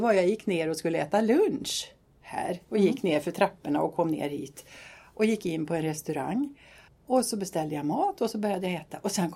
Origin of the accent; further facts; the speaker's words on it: Brunskog, Värmland, Sweden; accent: Värmland dialect; moved away; Jag är då en värmlänning i försingringen och det hörs väl på min dialekt.